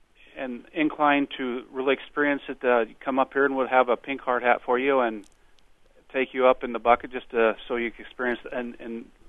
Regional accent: Oklahoma, United States; now in North Dakota, United States; No, ma'am, I'm not. I moved up here from Oklahoma in '88.

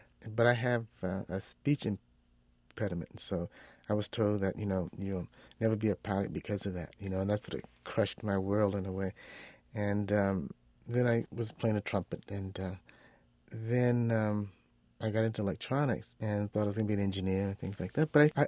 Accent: Los Angeles, California, United States; Well, I grew up in Los Angeles, and the schools were segregated there, believe it or not.

